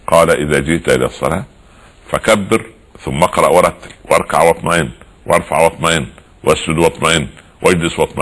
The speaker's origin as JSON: {"language": "Arabic", "country": "Egypt", "said": "يعني نضرب مثال تعودنا عليه كمصريين"}